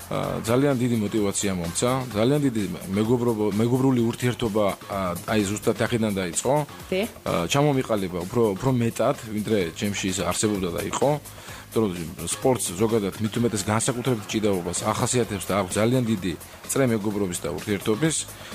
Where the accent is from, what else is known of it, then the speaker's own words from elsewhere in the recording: Kharagauli, Imereti, Georgia; now in Tbilisi, Georgia; მე ხარაგაულში დავიწყე. ჩემი რაიონია, სადაც ბავშვობა გავატარე იქ და ესე ვთქვათ, სპორტშიც იქ მიწევდა აქტიურად ჩართულობა. ხარაგაულის შემდეგ წამოვედი და ჩამოვედი თბილისში